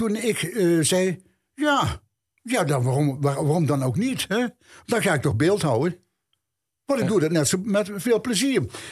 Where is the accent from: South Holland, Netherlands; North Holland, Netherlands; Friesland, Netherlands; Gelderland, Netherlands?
North Holland, Netherlands; Amsterdam; born there; omdat het ook in Amsterdam was. Dat was mijn geboorteplaats.